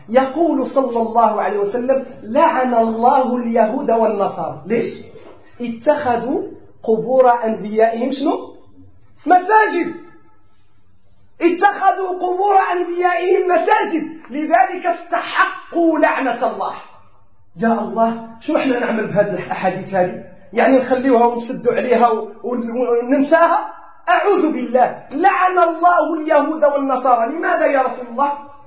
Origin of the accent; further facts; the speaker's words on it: Morocco; احنا عندنا في المغرب والله يقولون حج الفقير، حج الفقير